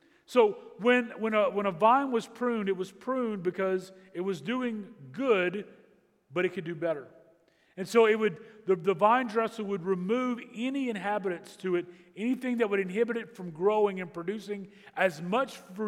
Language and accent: English; Louisiana, United States; Now, I grew up in Southwest Louisiana. I grew up in the Cajun part of the state to two wonderful parents. And my mom was this really short Cajun lady.